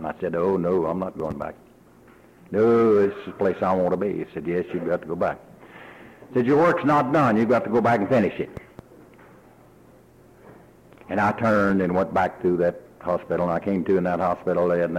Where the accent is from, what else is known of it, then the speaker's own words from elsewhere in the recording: Texas, United States; because I was raised in West Texas. I'd seen lots of tornadoes